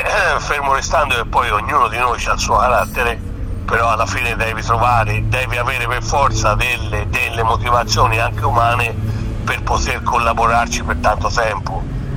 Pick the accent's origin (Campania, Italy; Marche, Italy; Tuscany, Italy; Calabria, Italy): Tuscany, Italy; anche se io sono toscano e gli altri sarebbero stati tutti milanesi